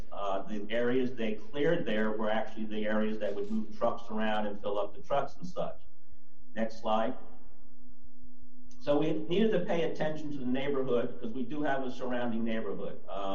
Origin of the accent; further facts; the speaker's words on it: Florida, United States; I'm from South Florida, however, I was one of the architects who originally worked with IT&T on this project back in the early 80s.